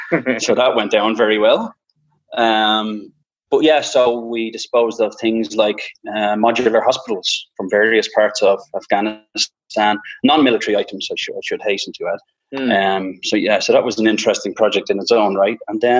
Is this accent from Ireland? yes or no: yes; Dublin, Leinster, Ireland; So obviously I'm from Dublin. I mentioned I'm from Sonibatra originally, many, many moons ago.